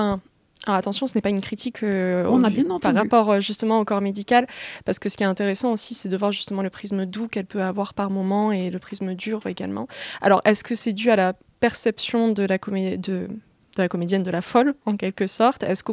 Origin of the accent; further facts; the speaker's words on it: Roquemort, France; Oui, moi je viens de Roquemort